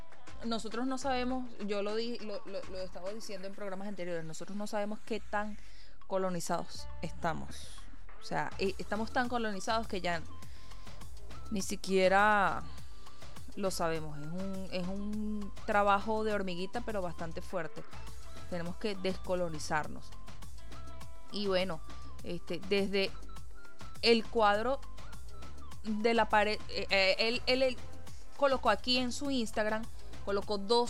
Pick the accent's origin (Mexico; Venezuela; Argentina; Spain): Venezuela; Guatire, Miranda; Mira, en mi pueblo, en Guatire